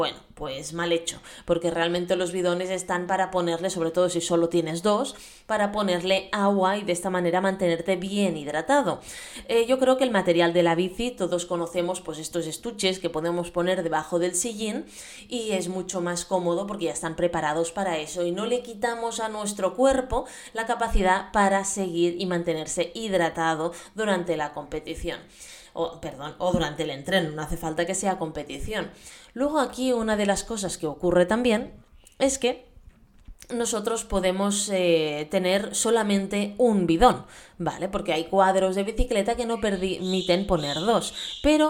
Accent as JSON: {"language": "Spanish", "town": "Calafell", "region": "Catalonia", "country": "Spain", "tie": "born or raised there", "said": "de Calafell, mi pueblo natal"}